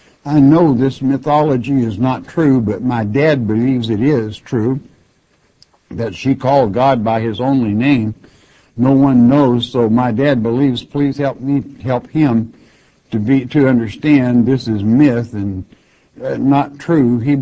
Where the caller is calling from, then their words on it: Oklahoma, United States; from Oklahoma.